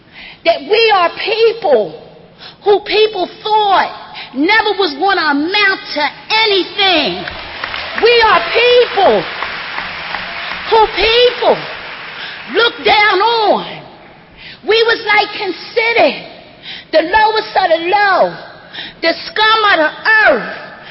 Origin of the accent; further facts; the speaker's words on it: Philadelphia, Pennsylvania, United States; all of those that is from my hometown, Philadelphia, to stand up.